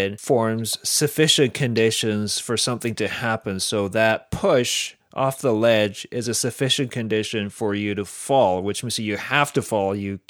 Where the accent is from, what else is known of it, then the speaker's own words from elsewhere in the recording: South Korea; I come from Korea and I speak Korean fluently.